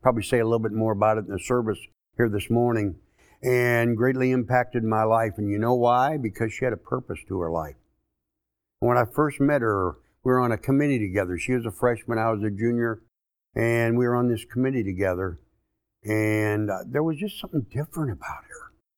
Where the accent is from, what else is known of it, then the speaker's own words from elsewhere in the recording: St. Louis, Missouri, United States; I grew up in St. Louis, Missouri. I grew up as a Roman Catholic. I actually went to Catholic grade school, Catholic high school.